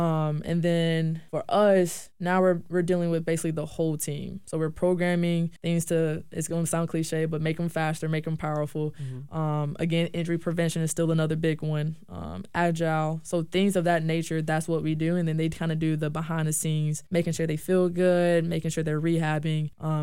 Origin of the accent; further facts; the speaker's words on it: Tallahassee, Florida, United States; Even though I'm from Tallahassee, like, there are probably a couple times where I've been here, but I was young.